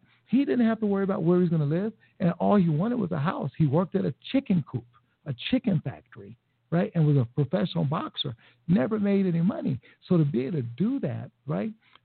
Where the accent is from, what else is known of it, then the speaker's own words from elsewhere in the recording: South Carolina, United States; When I go in, I feel like, you know, it's like I'm from South Carolina, you know, and, anyway.